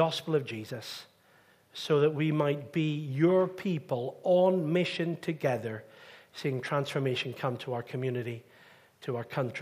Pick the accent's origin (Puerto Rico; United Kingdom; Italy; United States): United Kingdom; Northern Ireland; I grew up on the British side of the tracks in Northern Ireland.